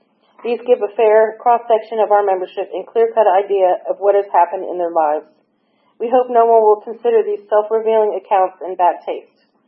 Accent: Johnstown, Pennsylvania, United States; I came from Western Pennsylvania, a place called Johnstown, Pennsylvania. When I was growing up, the culture was my parents had cocktail parties.

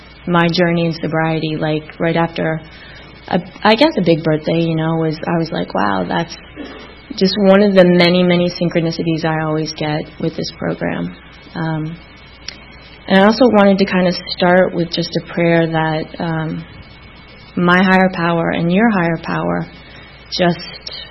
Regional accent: Atlanta, Georgia, United States; I was born in Atlanta, in the city, at Georgia Baptist Hospital, and grew up in Midtown.

